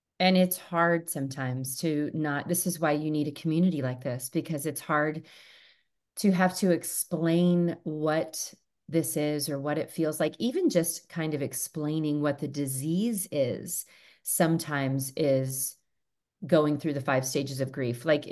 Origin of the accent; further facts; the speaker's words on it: Pleasant Hill, California, United States; now in Whitefish, United States; I come from Pleasant Hill, California, which was used to be a smaller farm town, and now I live in a smaller farm, kind of smaller town, Whitefish, Montana, which is growing.